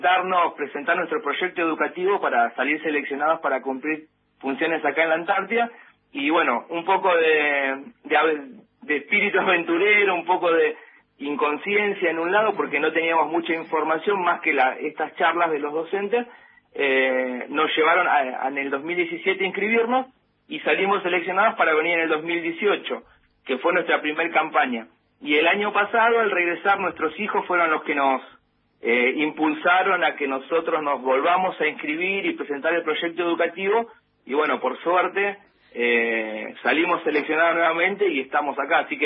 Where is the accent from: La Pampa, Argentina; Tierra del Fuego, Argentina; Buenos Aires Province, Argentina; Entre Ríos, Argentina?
Tierra del Fuego, Argentina; somos de Tierra del Fuego, residimos ahí